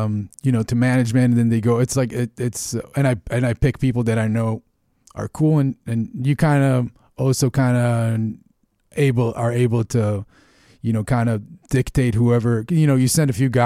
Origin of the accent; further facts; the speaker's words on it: Israel; Because I told him that I'm from Israel.